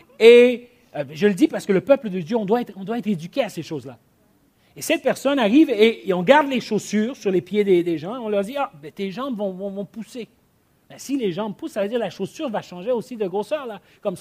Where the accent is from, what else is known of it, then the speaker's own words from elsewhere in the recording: DR Congo; Comme mes parents sont originaires, on est originaire du Zaïre. Et aujourd'hui, c'est la République démocratique du Congo